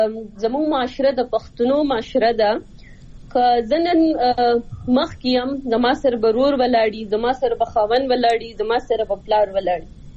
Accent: Swat, Khyber Pakhtunkhwa, Pakistan; زه پخپله چونکې د سوات نه یم نو زه خپل د علاقې اولنۍ فیمیل یم چې زه راوت یم

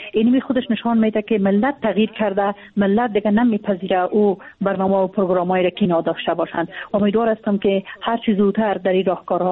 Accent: Afghanistan; ما از افغانستان هستیم، افغان هستیم،

